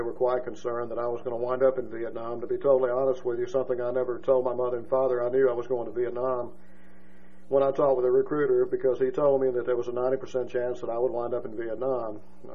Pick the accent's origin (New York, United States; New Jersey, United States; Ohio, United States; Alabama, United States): Alabama, United States; Oxford; I was an only child, pretty much raised as a happy child in Oxford. And I grew up in Oxford with a very happy childhood.